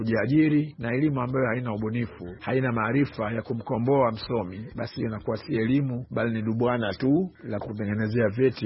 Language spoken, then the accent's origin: Swahili; Mchinga, Lindi, Tanzania; kwa sababu leo ukienda kule kijijini kwetu Mchinga saa hizi utatafuta vijana waone, wengine wako baharini wanavua, wengine wako mashambani huko wanaokota korosho saa hizi.